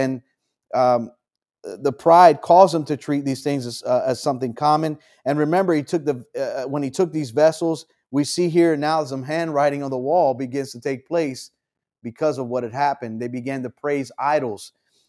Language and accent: English; United States; Though specifically, I'm American, so I speak about my current president